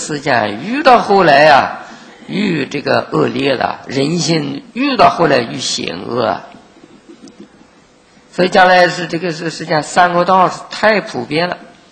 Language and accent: Chinese; China; 我们是东方人，我们是中国人，我们自己也是黄色人